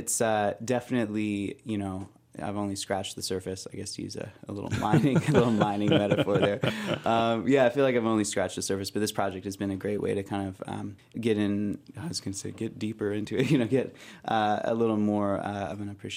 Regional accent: California, United States; I grew up in California, and my native landscape had a lot of gold mines in it.

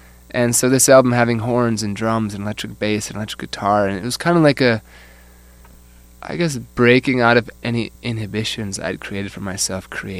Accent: Minnetonka, Minnesota, United States; I am from, born and raised in Minnetonka.

